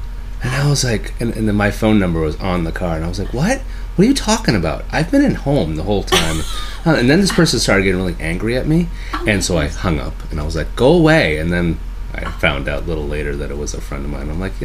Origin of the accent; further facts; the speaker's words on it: Gloucester, Massachusetts, United States; Well, I'm from Gloucester.